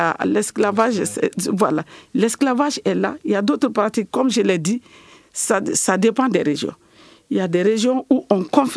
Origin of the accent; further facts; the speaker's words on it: Mali; ce qu'on est en train de subir en tant que malienne.